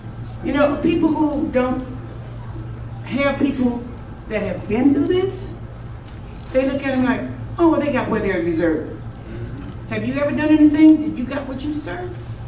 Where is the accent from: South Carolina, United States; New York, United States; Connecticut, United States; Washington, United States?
South Carolina, United States; Columbia; I'm from Columbia, South Carolina.